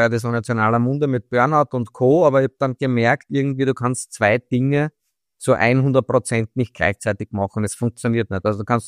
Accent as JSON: {"language": "German", "country": "Austria", "said": "wie man bei uns in Österreich sagt."}